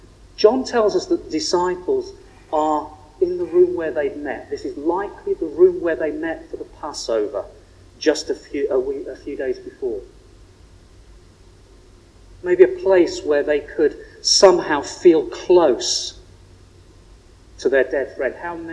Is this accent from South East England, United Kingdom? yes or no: no; North West England, United Kingdom; I grew up on Merseyside, so I know Knotty Ash.